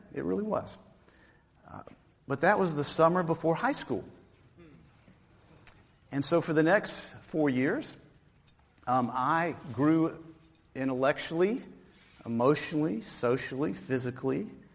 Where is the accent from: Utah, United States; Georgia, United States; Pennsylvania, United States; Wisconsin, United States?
Georgia, United States; Atlanta; I'm from Atlanta, Georgia. And was born and raised there. Todd, I was born in Piedmont Hospital. So I'm one of the original folks there.